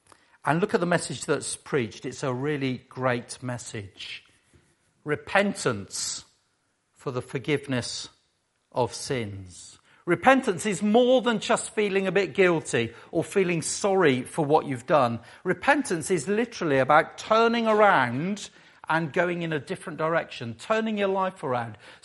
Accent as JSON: {"language": "English", "town": "Cirencester", "region": "South West England", "country": "United Kingdom", "said": "Cirencester, absolutely. God's own town. I'm from Cirencester, if you didn't know."}